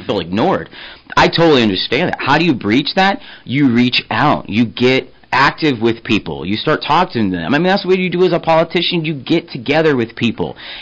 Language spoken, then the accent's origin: English; Omaha, Nebraska, United States; Yeah, well, you know, I'm from Omaha, so it's past Gretna is where it stops.